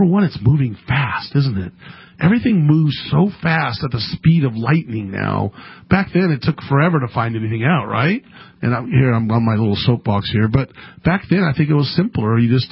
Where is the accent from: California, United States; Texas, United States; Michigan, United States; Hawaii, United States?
California, United States; Sacramento; I grew up in Sacramento, California, till I was about in the fourth grade, and then I moved to the country to a farm, big farmland area.